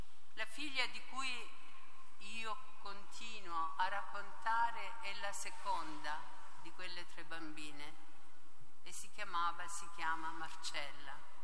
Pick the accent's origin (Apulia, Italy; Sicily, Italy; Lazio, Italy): Apulia, Italy; ho 85 anni, sono una pugliese.